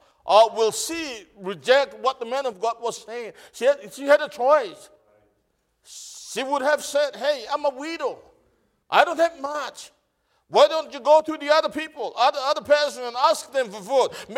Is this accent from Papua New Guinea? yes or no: yes; Papua New Guinea; English is a second language; I'm from Papua New Guinea, not of Australia.